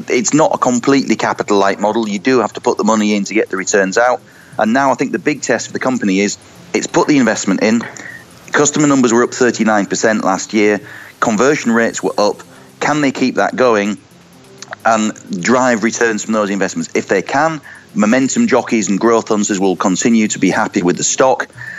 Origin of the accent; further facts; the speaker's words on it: York, Yorkshire and the Humber, United Kingdom; It's based in my hometown of York.